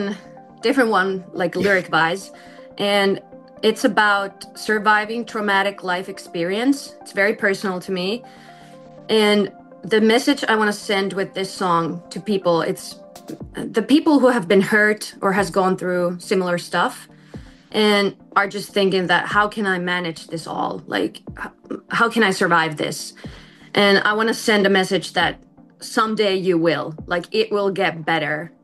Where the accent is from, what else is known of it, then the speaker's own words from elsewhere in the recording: Finland; English is a second language; Because I live in Finland. I'm from Finland